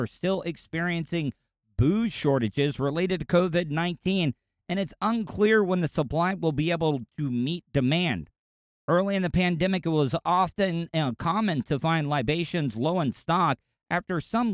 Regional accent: the South, United States; growing up in the South, living close to the most famous racetrack in the world

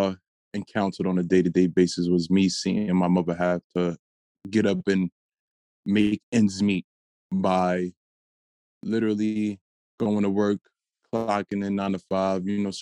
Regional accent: New York City, New York, United States; I am from the Bronx, New York. That is the west side of the Bronx, to be exact, 176 and Grand Ave.

